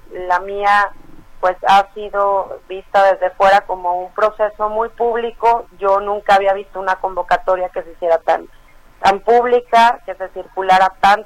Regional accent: Jalisco, Mexico; Yo soy la de Jalisco, soy la externa, soy la que poco se conoce en Ciudad de México

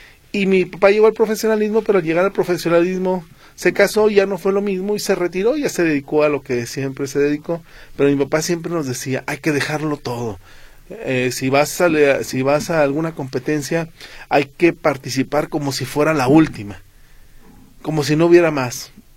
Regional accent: Mexico; siempre lo he dicho en muchas partes de la vida como mexicanos, existe un cierto paternalismo

